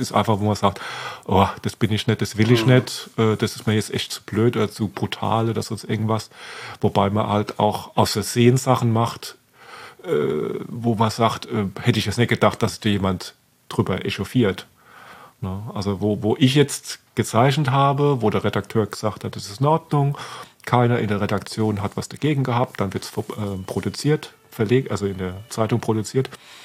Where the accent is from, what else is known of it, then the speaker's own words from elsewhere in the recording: Oggersheim, Rhineland-Palatinate, Germany; ich komme aus Oggersheim